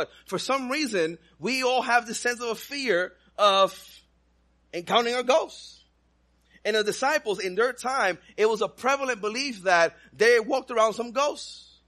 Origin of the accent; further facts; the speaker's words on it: Texas, United States; now in Houston, United States; I come from Texas. I live in Houston right now.